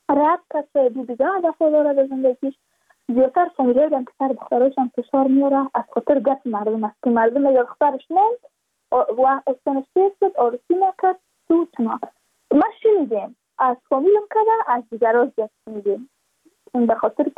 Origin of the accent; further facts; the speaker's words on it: Badakhshan, Afghanistan; ما از بدخشان هستیم، یعنی منطقه دور دستش